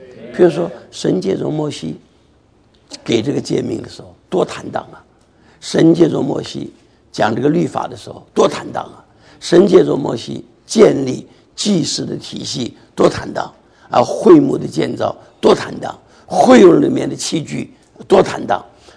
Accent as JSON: {"language": "Chinese", "region": "Shaanxi", "country": "China", "tie": "born or raised there", "said": "事实上我小的时候在陕西啊，我们就搞过这些玩意儿"}